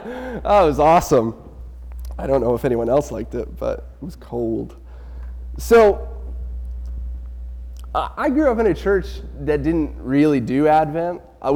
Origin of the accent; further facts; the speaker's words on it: Alberta, Canada; I've been around Southside for a couple years, but I'm originally from Northern Alberta.